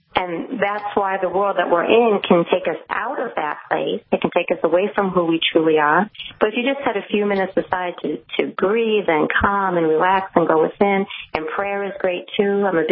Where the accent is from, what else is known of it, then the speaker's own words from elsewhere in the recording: Grand Island, New York, United States; now in Long Island, United States; I grew up in a small town upstate New York called Grand Island. It's a suburb of Buffalo.